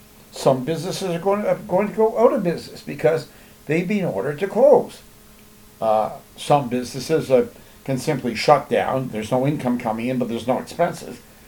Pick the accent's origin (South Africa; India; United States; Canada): Canada; Hamilton, Ontario; the police in my hometown here of Hamilton, Ontario.